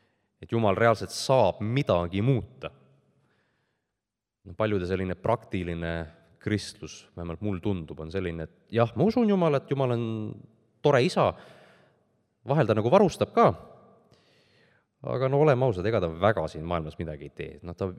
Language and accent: Estonian; Saare County, Estonia; mina olen Saaremalt pärit.